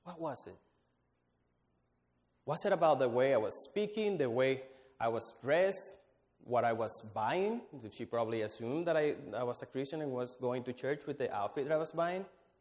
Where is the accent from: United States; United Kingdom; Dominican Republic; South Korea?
Dominican Republic; So for those who know me, I'm from the Dominican Republic